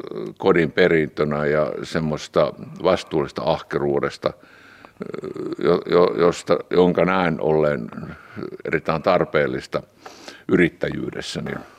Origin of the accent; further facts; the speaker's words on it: Eastern Finland, Finland; Minä olen itäsuomalaisesta maalaiskodista kotoisin ja kyllä siellä maaseudulla, kun 50-luvun lapsia olen